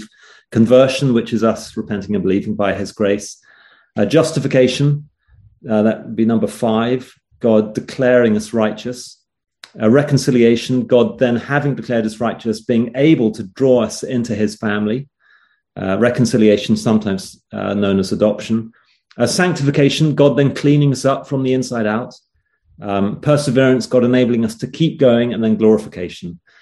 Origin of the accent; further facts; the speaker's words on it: England, United Kingdom; England. Yeah